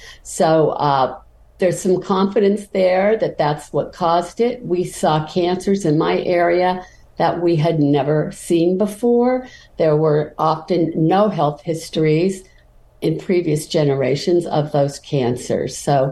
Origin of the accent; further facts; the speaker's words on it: Salt Lake City, Utah, United States; The area we grew up in Salt Lake City, we counted 54 people who developed various cancers, tumors, autoimmune disorders.